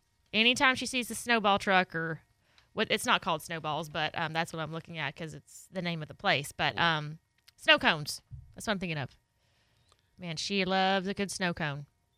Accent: Arkansas, United States; The second I start talking to my family, all of a sudden my accent changes without even thinking about it, and it gets real thick.

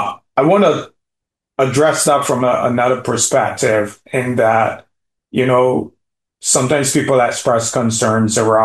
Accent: Barbados; specifically for Barbados, my home country.

